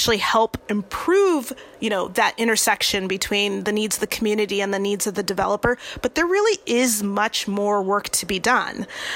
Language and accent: English; Ontario, California, United States; So I grew up in the Inland Empire, in Ontario initially, and, you know, in the 80s.